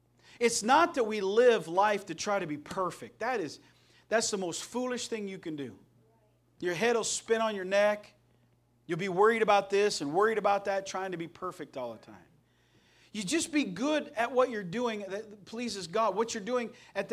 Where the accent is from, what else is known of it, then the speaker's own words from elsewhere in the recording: Terre Haute, Indiana, United States; born there; I was born in Terre Haute, Indiana